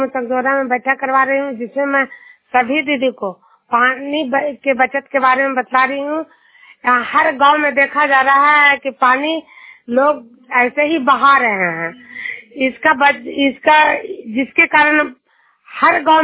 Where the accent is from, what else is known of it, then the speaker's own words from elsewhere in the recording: Hilsa, Bihar, India; मैं नालंदा जिला हिलसा प्रखंड और जुनियर गांव के निवासी हूँ